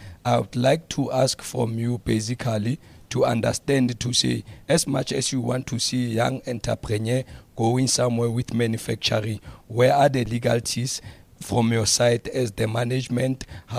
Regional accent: Carletonville, Gauteng, South Africa; I'm from Kuto, Carletonville.

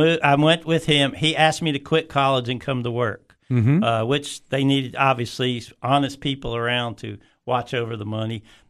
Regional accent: Brooklyn, New York, United States; born there; From some of you guys around here, I was born in Brooklyn, New York.

